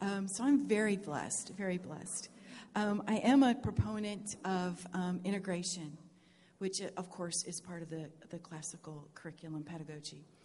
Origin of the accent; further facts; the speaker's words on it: New York, United States; also born or lived in Texas; But I do hail from Texas. I grew up outside of Buffalo, New York.